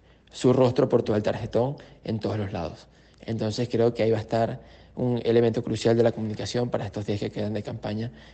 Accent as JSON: {"language": "Spanish", "country": "Venezuela", "said": "Y creo que somos muchos los venezolanos que nos hemos emocionado con sus videos"}